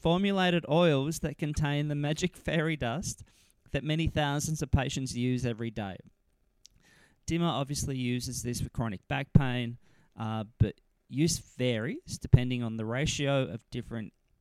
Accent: United States; I'm an American. And I've grown up a massive footy fan thanks to my Australian dad.

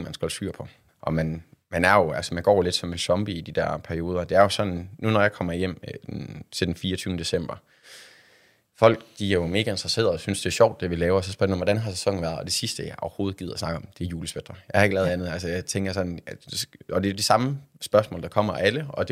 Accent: North Denmark Region, Denmark; accent: North Jutlandic; jeg har nogle blå øjne, og jeg har en nordjysk accent

